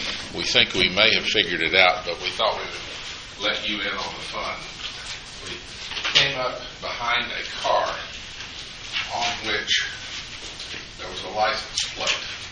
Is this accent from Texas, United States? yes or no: no; Jefferson City, Tennessee, United States; Just outside of Knoxville. A little place called Jefferson City.